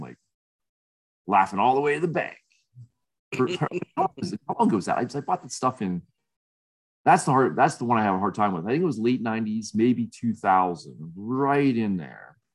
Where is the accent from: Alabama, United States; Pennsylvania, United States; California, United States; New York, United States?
Pennsylvania, United States; Ellwood City; And this is in Elwood City where we have a store. That's my hometown. So as you can imagine, Elwood City, just a small town.